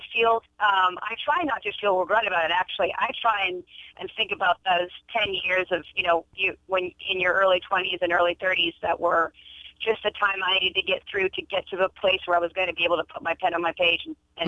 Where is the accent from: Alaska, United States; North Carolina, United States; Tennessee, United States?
Alaska, United States; moved away; And just living in Baltimore was so different from growing up in Alaska.